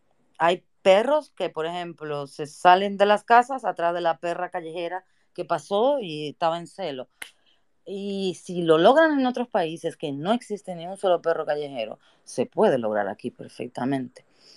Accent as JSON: {"language": "Spanish", "country": "Spain", "said": "como vengo de España, veo lo que pasa"}